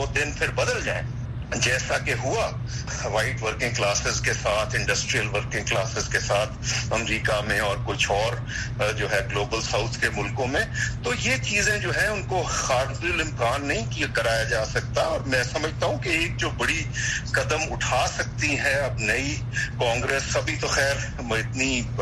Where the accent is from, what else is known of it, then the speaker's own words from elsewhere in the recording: Pakistan; شاید لوگوں کو یاد رہے ہم پاکستان سے ہیں